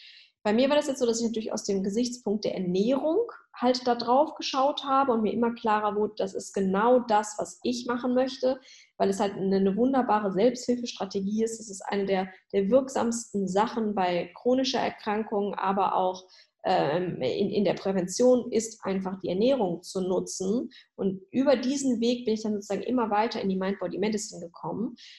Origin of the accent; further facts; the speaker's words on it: Mülheim an der Ruhr, North Rhine-Westphalia, Germany; Ich bin 32 Jahre alt, ich bin geboren in Mülheim an der Ruhr, dort auch aufgewachsen.